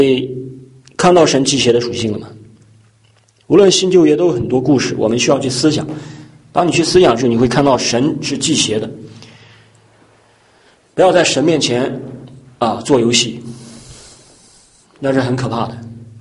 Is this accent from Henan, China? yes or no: yes; Henan, China; 在我们河南那边的教会里面经常有这样的见证